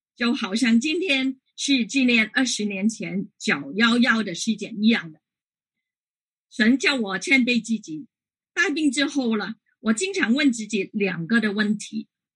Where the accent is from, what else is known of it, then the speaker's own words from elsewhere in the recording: Guangdong, China; Chinese is a second language; 我是广东人，所以我的国语应该不是很灵光，希望你们可以包容。